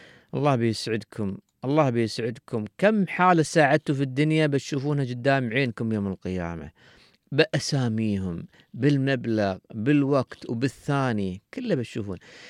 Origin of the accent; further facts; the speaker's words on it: Dubai, United Arab Emirates; نعم نحن إماراتيين، حد يسألني طبعا عن طريق التيك توك يقول نحن من الإمارات، نعم من دبي، من دبي نحن برنامج من دبي.